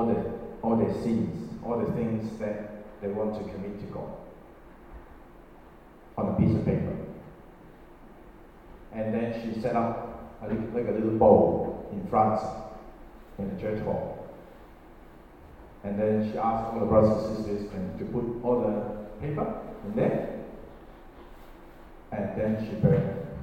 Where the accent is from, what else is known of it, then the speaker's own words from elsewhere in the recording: Hong Kong; In Hong Kong, sorry, I was from Hong Kong, and I'm from Hong Kong, and they do a lot of those things.